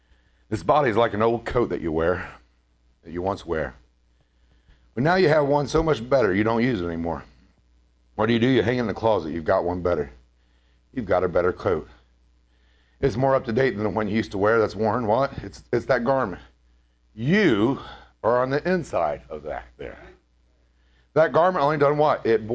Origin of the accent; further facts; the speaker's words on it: United States; I got an idea that says I'm from America.